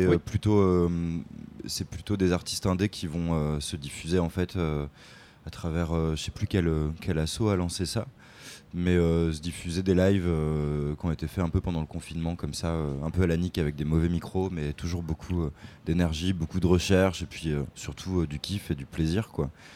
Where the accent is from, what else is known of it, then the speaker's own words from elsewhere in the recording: Pays de la Loire, France; Non, alors je suis de la Mayenne.